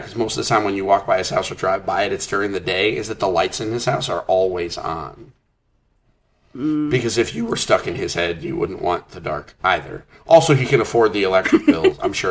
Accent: Bangor, Maine, United States; born there; I was born in Bangor, Maine.

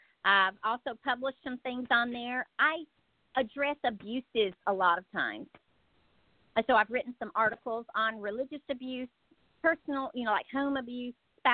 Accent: Georgia, United States; now in Greenville, United States; I am, now I grew up in Georgia, northern Georgia, but I've been in South Carolina for probably 28 years now. I'm in the Greenville, South Carolina area.

